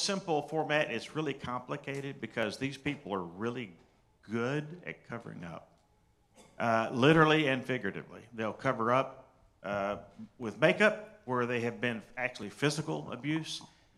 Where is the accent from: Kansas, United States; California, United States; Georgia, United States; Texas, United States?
Georgia, United States; So other than that, I'm just … from Georgia.